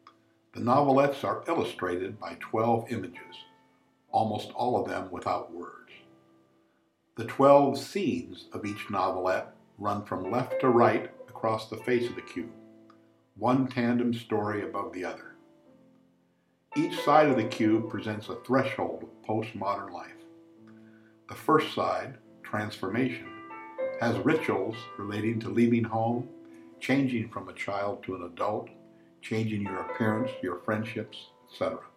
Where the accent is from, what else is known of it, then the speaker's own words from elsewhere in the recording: Sacramento, California, United States; I'm an artist from Sacramento, California